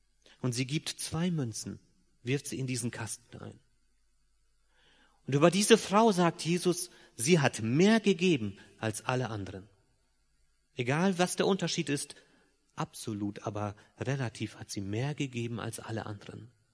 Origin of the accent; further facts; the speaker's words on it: Germany; natürlich für uns als Deutsche eine sehr herausfordernde Aussage mit unserer Geschichte